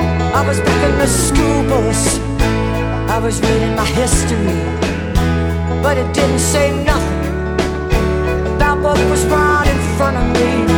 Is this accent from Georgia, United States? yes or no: yes; Georgia, United States; This one's just about my life growing up in Georgia and all the things I had to learn.